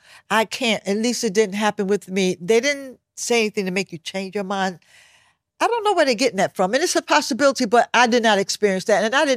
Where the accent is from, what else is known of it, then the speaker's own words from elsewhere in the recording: Brooklyn, New York, United States; If you live in New York City, born and raised in Brooklyn, ain't no bunch of strangers going to cause you to make you want to go home.